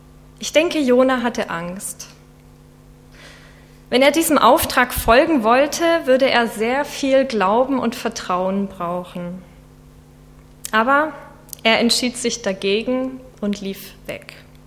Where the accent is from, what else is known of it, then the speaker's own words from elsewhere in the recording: Regensburg, Bavaria, Germany; Ich komme ursprünglich aus der Mennonitengemeinde in Regensburg. Da bin ich aufgewachsen und nach meinem Abitur bin ich dann in den Schwarzwald für ein freiwilliges soziales Jahr. Danach bin ich dann nach Kassel gegangen.